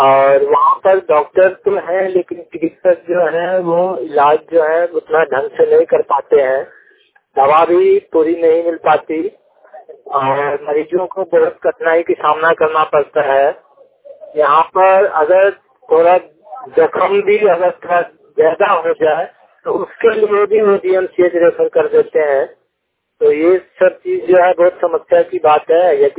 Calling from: Bilal, India; बिलल गांव से बोल रहा हूँ।

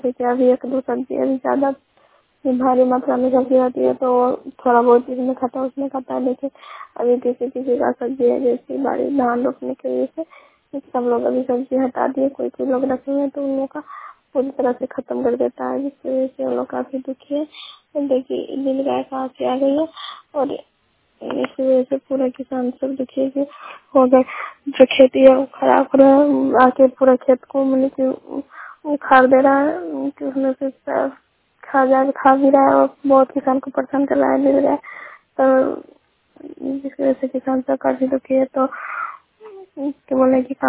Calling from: Sawajpur, India; मैं रिपोर्टर … सवाजपुर पंचायत के सवाजपुर गांव से बोल रही हूँ।

